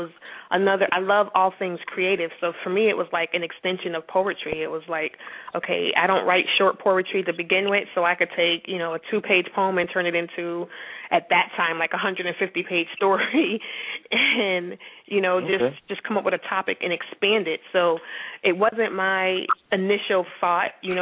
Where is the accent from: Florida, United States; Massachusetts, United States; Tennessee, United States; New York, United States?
Massachusetts, United States; We're originally from Massachusetts.